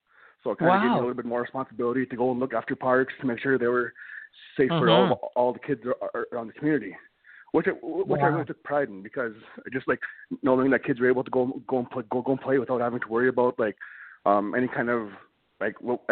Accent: Wabasca, Alberta, Canada; I'm from Wabasca, Alberta, Big Stone Cree Nation.

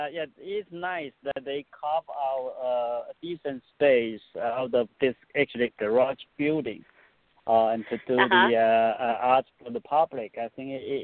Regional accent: Taiwan; Yeah, I grew up in Taiwan

